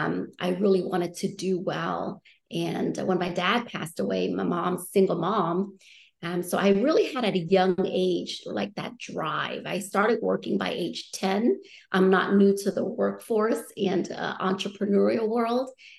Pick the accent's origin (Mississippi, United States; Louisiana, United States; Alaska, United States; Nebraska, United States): Louisiana, United States; New Orleans; I settled in New Orleans. And I was in the fifth grade by that time. And so when people ask me, where are you from? It's always hard for me to answer. I'm like, well, should I just say New Orleans? Because that's technically where I grew up a little bit.